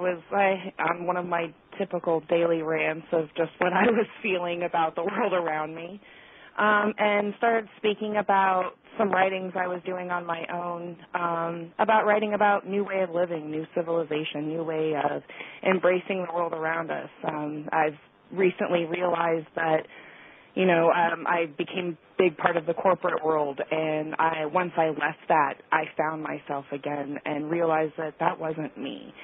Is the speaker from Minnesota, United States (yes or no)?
no; Denver, Colorado, United States; Actually, my hometown of Denver, Colorado, is the exact middle point between the two of us.